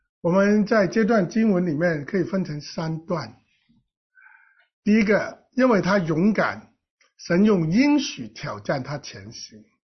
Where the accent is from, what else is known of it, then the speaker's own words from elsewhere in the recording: Guangdong, China; accent: Cantonese; 我在说人比人我们广东话是比死人